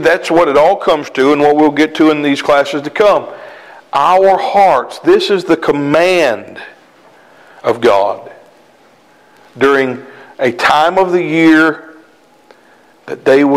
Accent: South Carolina, United States; I'm from South Carolina, I don't know how to pronounce things.

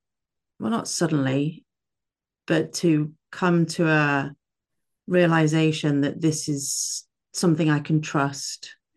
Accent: England, United Kingdom; I'm from England.

